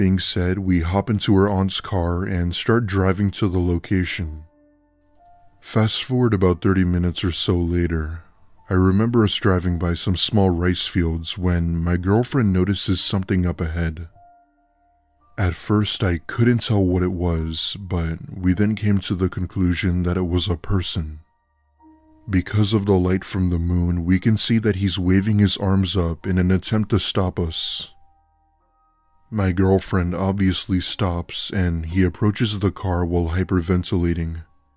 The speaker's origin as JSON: {"language": "English", "country": "United States", "said": "I'm American, and my girlfriend is obviously Korean, so I wasn't familiar with the food"}